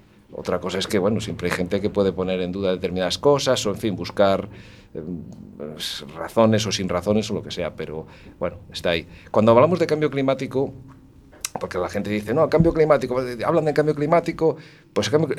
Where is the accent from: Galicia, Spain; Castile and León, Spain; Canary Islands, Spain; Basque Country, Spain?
Castile and León, Spain; León; also born or lived in Madrid; yo soy de León y entonces, pues, digo, bueno, para acercarme un poquito. Yo estaba ya un poquito cansado de estar en Madrid, estudié en Madrid, estuve años trabajando en Madrid